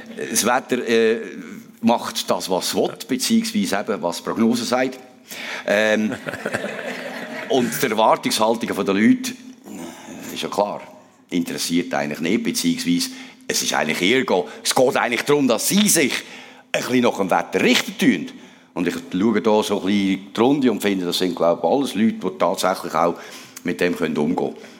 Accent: Switzerland; außer ich bin im Seetal aufgewachsen.

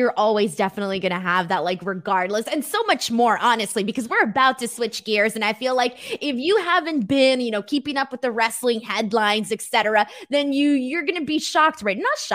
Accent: Los Angeles, California, United States; And I'm from Los Angeles.

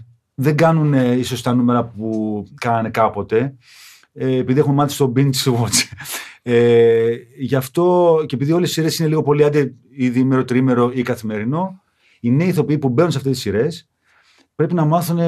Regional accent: Corfu, Ionian Islands, Greece; Καταγωγή Κέρκυρα και Ιταλία.

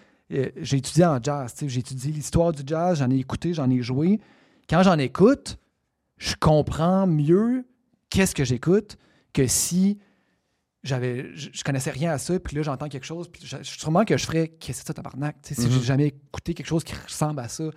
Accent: Quebec, Canada; moi, j'ai grandi au Québec, mais j'ai jamais vraiment écouté de musique

